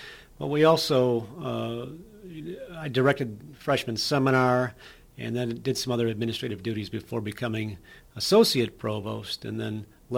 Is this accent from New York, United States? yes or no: no; Flint, Michigan, United States; Well, growing up in Flint, Michigan was pretty magical, to be honest with you.